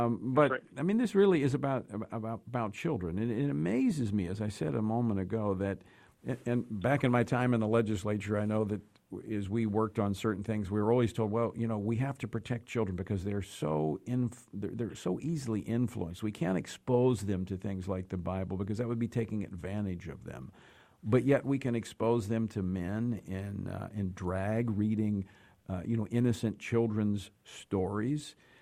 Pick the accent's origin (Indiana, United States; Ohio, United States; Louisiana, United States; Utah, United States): Louisiana, United States; In fact, it made its way to my home state of Louisiana.